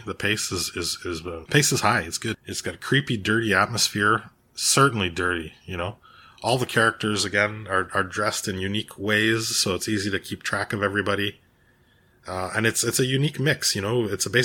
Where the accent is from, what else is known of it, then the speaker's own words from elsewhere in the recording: Quebec, Canada; I grew up in Quebec and watching French and Italian movies from a very young age. Yeah, we spoke mostly English in my house, but one of my grandmothers is Italian, one is French.